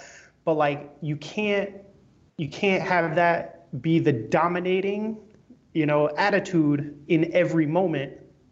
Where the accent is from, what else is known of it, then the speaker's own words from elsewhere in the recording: Brooklyn, New York, United States; so my room growing up in Brooklyn had this ugly wallpaper.